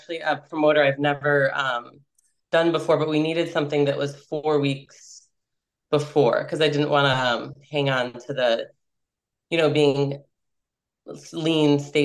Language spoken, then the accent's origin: English; Chicago, Illinois, United States; now in Naples, United States; I'm from Chicago, Illinois, but I live in Naples, Florida.